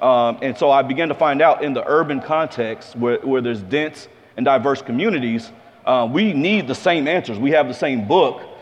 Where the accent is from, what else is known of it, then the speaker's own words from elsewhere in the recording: Jacksonville, Florida, United States; Well, for my story, I'm from Jacksonville, Florida, which if you don't know, is the capital of Southern Georgia. last stop of the Bible Belt in Florida.